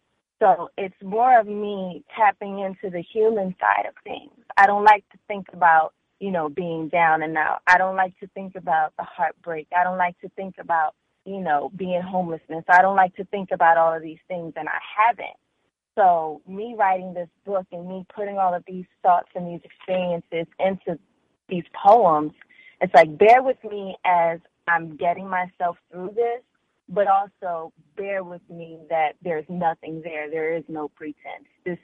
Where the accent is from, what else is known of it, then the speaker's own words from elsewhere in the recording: Philadelphia, Pennsylvania, United States; growing up in Philly was a little bit interesting for me. I lost my dad when I was really, really young.